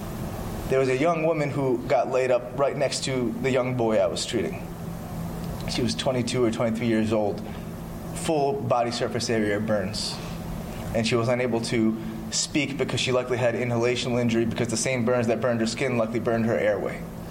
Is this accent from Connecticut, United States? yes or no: no; Arkansas, United States; I come from Arkansas.